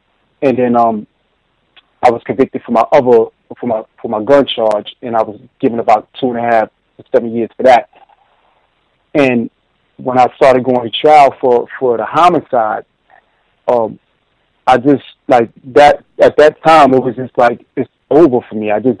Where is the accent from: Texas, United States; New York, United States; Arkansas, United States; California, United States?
New York, United States; Harlem; growing up in Harlem during the 80s and 90s, at my age, a teenager becomes accustomed to the lifestyle